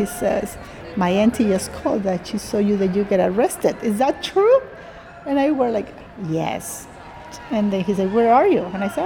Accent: Mexico; I'm original from Mexico, and I love to be at the picket line.

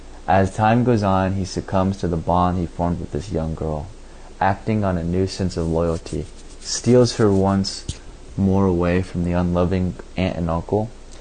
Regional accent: Lawrence, Kansas, United States; I was born and raised here in Lawrence, where I graduated from the University of Kansas in 2016 with a degree in strategic communications from the William Allen White School of Journalism.

